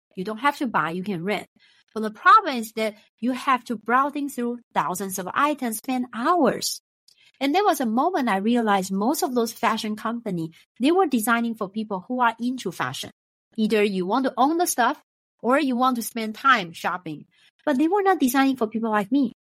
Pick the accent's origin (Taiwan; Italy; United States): Taiwan; I am a reporter from Taiwan